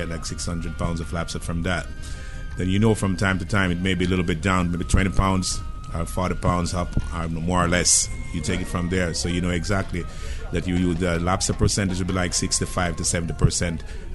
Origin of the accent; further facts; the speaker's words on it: Kingston, Jamaica; I'm from Kingston, Jamaica.